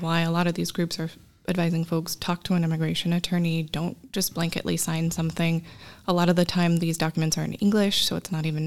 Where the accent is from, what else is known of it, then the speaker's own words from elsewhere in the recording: Los Angeles, California, United States; I grew up in Los Angeles, so a lot of my friends groups that had mixed status families